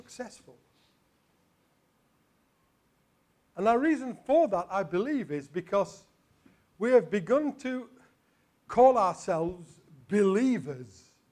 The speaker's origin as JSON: {"language": "English", "region": "Yorkshire and the Humber", "country": "United Kingdom", "said": "because I'm a Yorkshireman, and I come from what was the coal mining area of Yorkshire."}